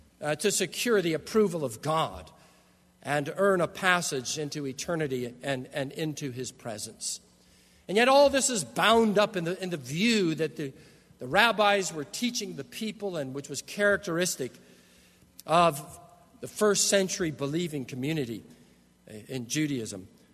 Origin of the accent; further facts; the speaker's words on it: California, United States; Unlike the strawberry fields that I grew up around in Southern California, where Farmer John would all but shoot you if you even looked at his strawberries.